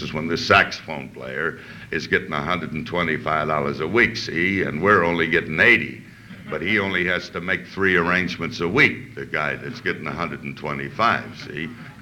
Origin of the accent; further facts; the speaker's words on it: Nashville, Tennessee, United States; also born or lived in Denver; now I come from Nashville, Tennessee, see, so they had five-piece Dixieland band.